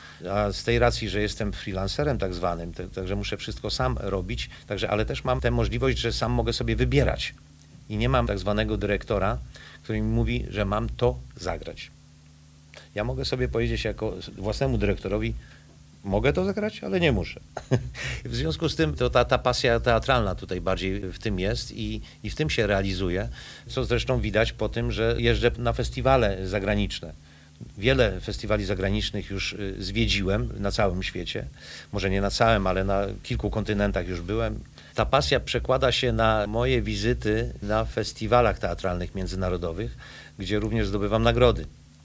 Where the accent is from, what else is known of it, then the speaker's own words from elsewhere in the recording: Jelenia Góra, Lower Silesian Voivodeship, Poland; I to wcale nie mówię dlatego, że akurat jestem stąd, tylko jest rzeczywiście przyjemnie. Lubię wracać tu właśnie, do Jeleniej Góry.